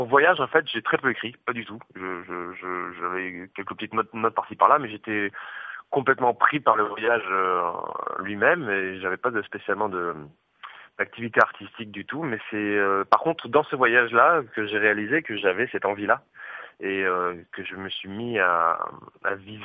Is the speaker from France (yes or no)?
yes; Nouvelle-Aquitaine, France; also born or lived in Barcelona; En fait, je suis Pays Basque, mais je suis du Pays Basque